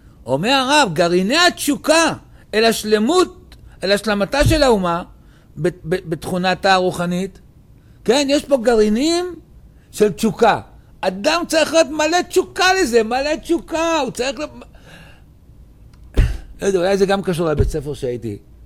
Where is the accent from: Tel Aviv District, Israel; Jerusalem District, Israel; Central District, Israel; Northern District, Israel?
Tel Aviv District, Israel; Tel Aviv; גדלתי בשכונה בתל אביב, לא כל כך דתית, אבל ההורים שלי זכיתי, שם אותי במקום מאוד מאוד חרדי. גדלתי חרדי.